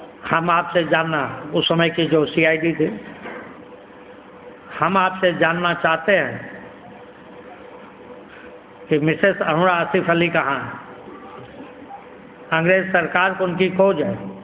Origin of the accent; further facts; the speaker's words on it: India; born there; लेकिन जहां मेरा जन्म हुआ, जिस देश में हुआ, उसका भला सोचना, कल्याण करना, सुंदर बनाना, ये मेरा पहला धर्म है।